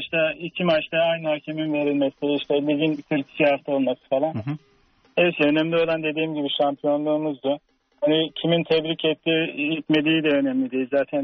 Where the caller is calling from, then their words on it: Istanbul, Turkey; ben, İstanbul'dan.